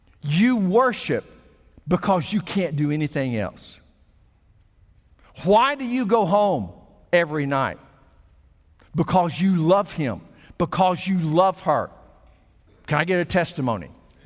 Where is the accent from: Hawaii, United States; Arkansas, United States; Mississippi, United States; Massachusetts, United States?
Arkansas, United States; now in Texas, United States; I was born and raised in Arkansas, and I am a Texan to the core today.